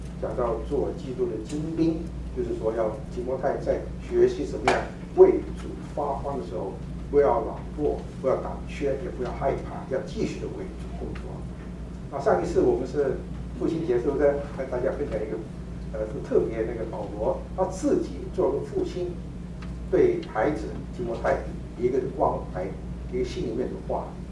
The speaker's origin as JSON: {"language": "Chinese", "country": "China", "said": "我们中国人讲对忠心这个字，我们都很了解了"}